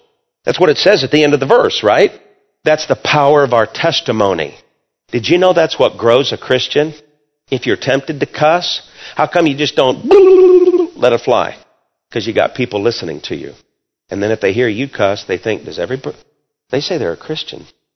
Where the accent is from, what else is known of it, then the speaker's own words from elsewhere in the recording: Michigan, United States; You know, I was raised up in Michigan.